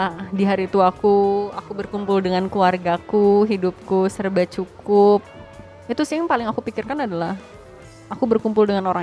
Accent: Bandung, West Java, Indonesia; now in Jakarta, Indonesia; Aku aja anaknya pindah dari Bandung. Orang Bandung kan sangat aku kamu ya. Aku pindah ke Jakarta, aku gak mau berubah jadi anak yang gue lo. Aku akan stick pada aku kamu.

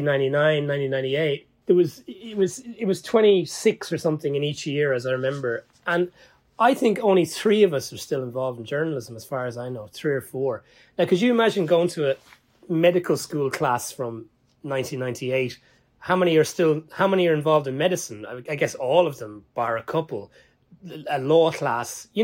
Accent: Ireland; moved away as an adult; now in Krasnodar, Russia; the Irish economy basically collapsed in 2008 and 2009 after the financial crash.

